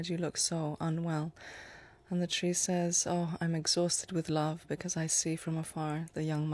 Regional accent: Greece; I'm from Greece, yeah.

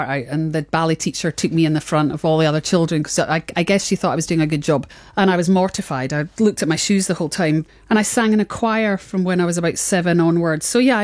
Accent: Scotland, United Kingdom; I mean, I'm Scottish, so the idea of a clan is powerful to me and always has been.

